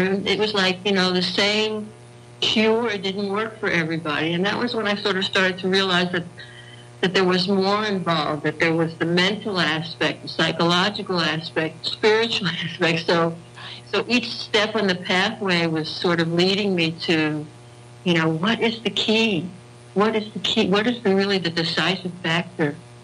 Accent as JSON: {"language": "English", "town": "Bethesda", "region": "Maryland", "country": "United States", "tie": "born or raised there", "lives_now": "Copenhagen, Denmark", "said": "I now live in Copenhagen, Denmark, here in Europe, but I am an American, as you can hear, and I grew up in the United States. I actually grew up in Bethesda, Maryland, which is a suburb of Washington, D.C."}